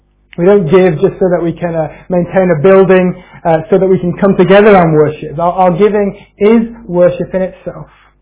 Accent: United Kingdom; We don't really like to talk about that because we're awfully British.

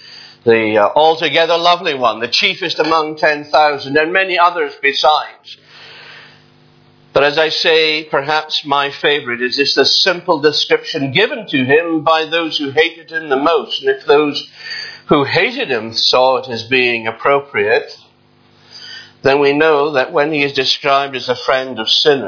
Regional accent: Edinburgh, Scotland, United Kingdom; what a pleasure it is to be back in my native town. I was born and raised in Edinburgh

